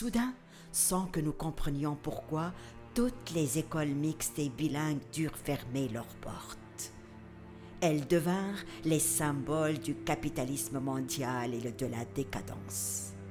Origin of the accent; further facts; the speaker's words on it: Iran; C'était en Iran en 1979. J'avais 10 ans. Cette année-là, dans mon pays natal, il y eut une révolution qui fut appelée plus tard la révolution islamiste.